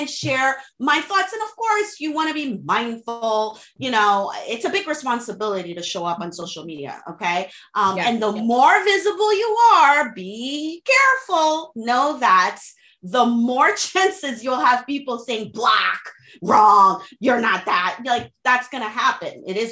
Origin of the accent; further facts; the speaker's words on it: Haiti; English is a second language; I'm bilingual. I'm from Haiti. I'm Haitian. I'm Caribbean. I speak French and Creole fluently. Every now and then you're going to hear the accent, right?